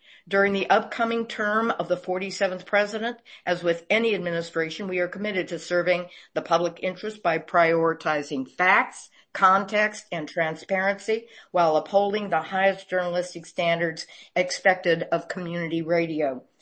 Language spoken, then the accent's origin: English; Pacific Palisades, California, United States; Let me tell you, I grew up in Pacific Palisades.